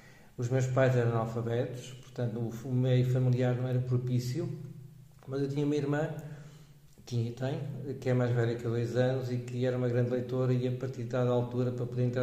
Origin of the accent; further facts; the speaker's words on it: Maia, Porto, Portugal; Eu nasci na Maia. Fiz os estudos primários, básicos e secundários cá no sítio